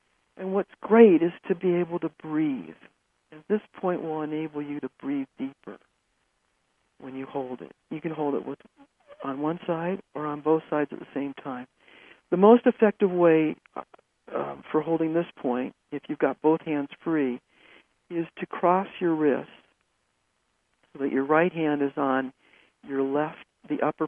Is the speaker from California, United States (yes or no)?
yes; Los Angeles, California, United States; I was born in Los Angeles, and I watched people, as I was growing up in this society, get more and more full of stress.